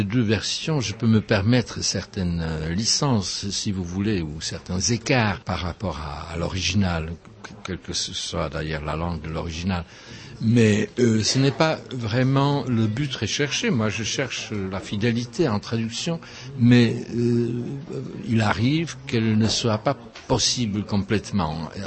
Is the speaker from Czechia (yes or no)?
yes; Czechia; first language Czech; French is a second language; moved away; Quand j'étais en France, j'écrivais assez vite en français, mais je voulais quand même garder le contact avec ma première langue, avec le tchèque.